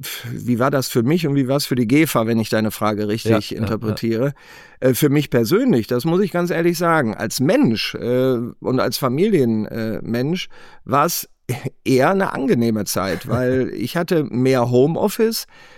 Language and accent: German; Wuppertal, North Rhine-Westphalia, Germany; born there; Ich bin 62 Jahre alt, verheiratet, gebürtiger Wuppertaler, der seit 25 Jahren jetzt im Münsterland lebt